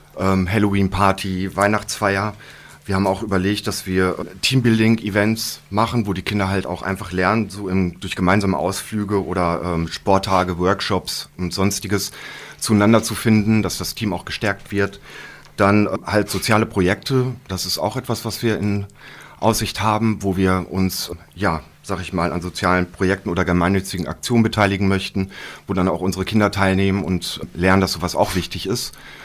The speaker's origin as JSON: {"language": "German", "town": "Herringen", "region": "North Rhine-Westphalia", "country": "Germany", "said": "Ja, ich komme auch aus Herringen."}